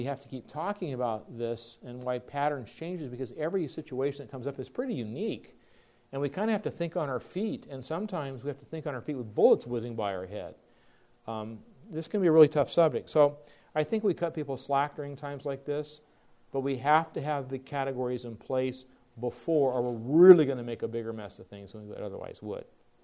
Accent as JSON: {"language": "English", "country": "United Kingdom", "said": "So as a Brit, you can imagine, we know right away, to whom and what he's referring."}